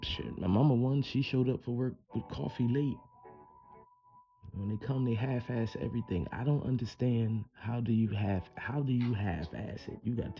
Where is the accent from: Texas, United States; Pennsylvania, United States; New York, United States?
New York, United States; So my mother, we're from the North, so New Yorkers, Northern people. We're the free ones.